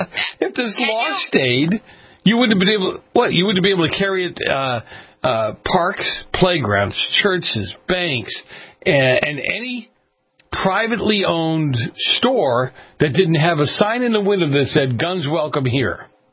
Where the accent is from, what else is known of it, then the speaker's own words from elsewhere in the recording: Boston, Massachusetts, United States; I grew up in Boston, okay?